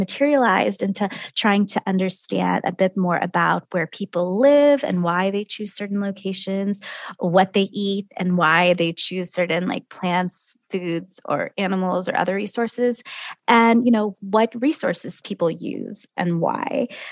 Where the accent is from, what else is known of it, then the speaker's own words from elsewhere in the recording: United States; I'm an archaeologist. I'm American born and raised, U.S. in particular.